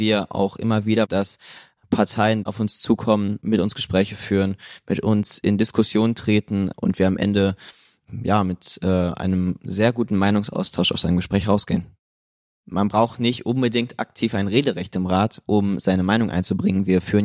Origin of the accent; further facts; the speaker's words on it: Münster, North Rhine-Westphalia, Germany; Ich komme auch aus Münster